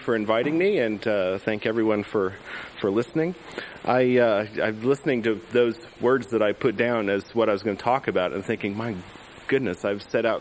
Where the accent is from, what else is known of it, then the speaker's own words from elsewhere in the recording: Kansas, United States; Kansas, I'm from Kansas, so I get sensitive about this.